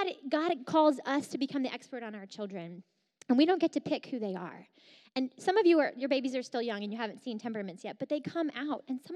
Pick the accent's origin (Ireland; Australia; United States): United States; New Jersey; I grew up on the Jersey Shore, and we grow tomatoes there.